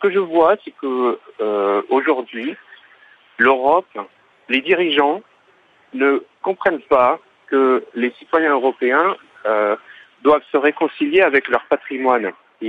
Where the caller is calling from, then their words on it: Paris, Île-de-France, France; moi j'écoute, je suis de Paris